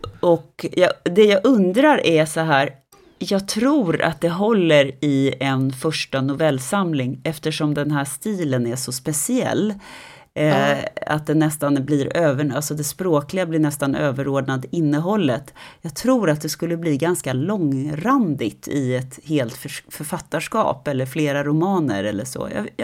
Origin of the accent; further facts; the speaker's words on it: Stockholm County, Sweden; accent: Stockholm dialect; om jag skulle försöka läsa upp det här för er med min stockholmska, det skulle bli jättekonstigt